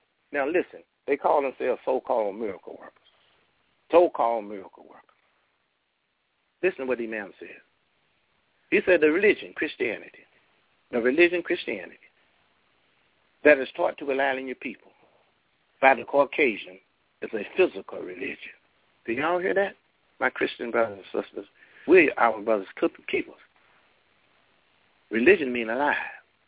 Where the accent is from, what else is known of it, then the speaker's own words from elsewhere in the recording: Durham, North Carolina, United States; I'm from Walltown, Durham, North Carolina, the Bull City.